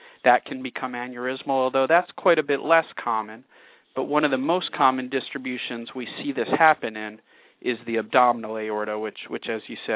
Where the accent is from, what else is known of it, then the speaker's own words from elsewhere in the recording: New York, United States; I grew up in the New York area and then went up to Boston for college